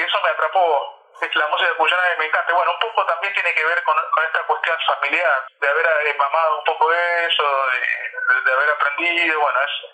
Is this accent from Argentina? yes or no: yes; Buenos Aires, Argentina; born there; also born or lived in Mendoza; yo nací en Buenos Aires, pero bueno, toda mi familia, de parte de mis padres, son de Mendoza. Y yo he pasado mucho tiempo en mi infancia en Mendoza, porque bueno, mi viejo se dedica, mi papá se dedica a lo que es plantación de aceituna.